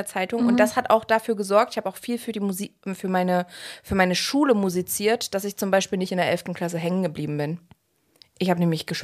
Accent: Bad Frankenhausen, Thuringia, Germany; Thüringen, aber eben nicht dörflich. Ne? Also das ist schon eine kleine Stadt und wir haben auch, das ist eine Kurstadt, ich komme aus Bad Frankenhausen.

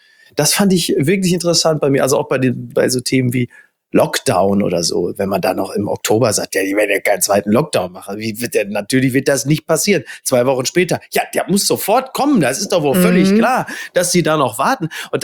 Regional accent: Castrop-Rauxel, North Rhine-Westphalia, Germany; in meiner Heimatstadt Castrop-Rauxel

